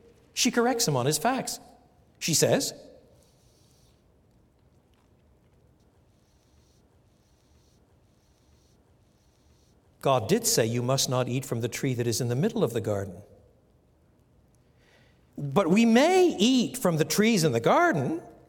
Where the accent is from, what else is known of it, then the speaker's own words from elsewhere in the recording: French Canada, Canada; English is a second language; also born or lived in Europe; Now, I was brought up in French Canada and learned English in Canada and lived in Europe for many years, so that my ears don't always hear things exactly the way American ears hear things.